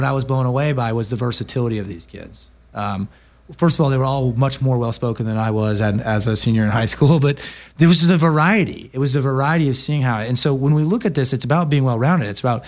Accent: New York, United States; I mean, I'm from New York. It's an energizing city.

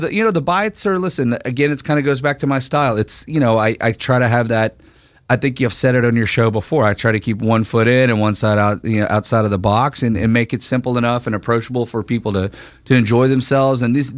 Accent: Texas, United States; Listen, I'm from Texas

